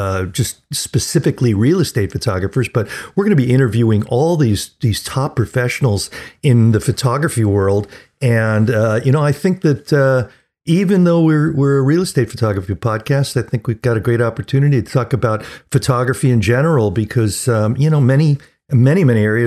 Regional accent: Sacramento, California, United States; And this is … from Sacramento, California.

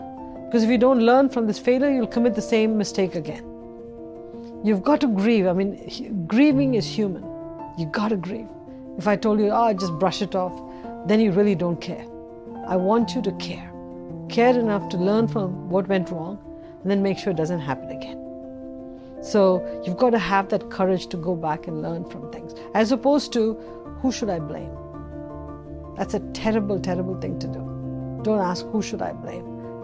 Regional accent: Chennai, Tamil Nadu, India; moved away as an adult; now in United States; I was born in India. And in those days, where I grew up, especially in the south of India, in Madras, women didn't work, women didn't go to college. And came to the United States in 1978.

